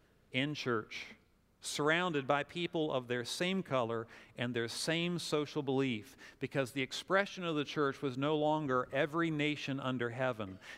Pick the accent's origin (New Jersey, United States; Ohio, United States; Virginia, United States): Virginia, United States; Winchester; I grew up in Winchester, which is 60 miles from here, highly divided town around the issue of slavery